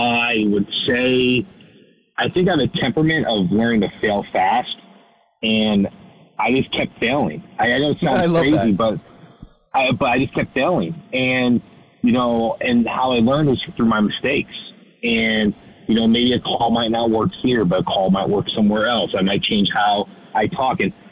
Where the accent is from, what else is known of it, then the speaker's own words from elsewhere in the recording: Scottsdale, Arizona, United States; they're based in my hometown, Scottsdale, Arizona.